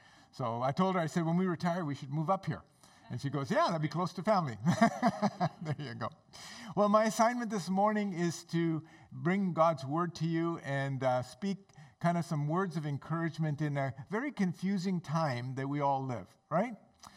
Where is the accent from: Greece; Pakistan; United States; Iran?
Pakistan; born there; I'm a British citizen. I'm a Canadian citizen and Pakistani born. So I got actually three passports.